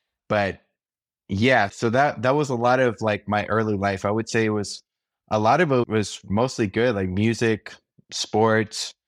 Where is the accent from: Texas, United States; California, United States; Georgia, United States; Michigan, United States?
Texas, United States; Arlington; I grew up in Dallas area, mostly in Arlington, if people know that, in between Dallas, Fort Worth.